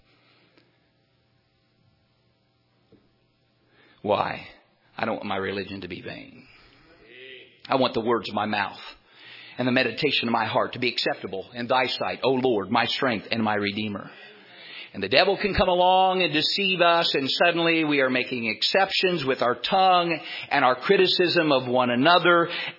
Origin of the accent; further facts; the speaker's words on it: United States; born there; I'm a Christian. I was born in America.